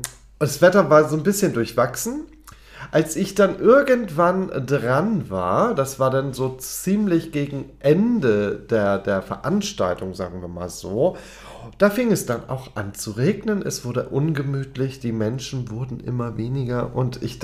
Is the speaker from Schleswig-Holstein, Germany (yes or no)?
yes; Husum, Schleswig-Holstein, Germany; Es war in Husum, meiner Hometown, also ich komme ursprünglich aus Husum, der erste CSD.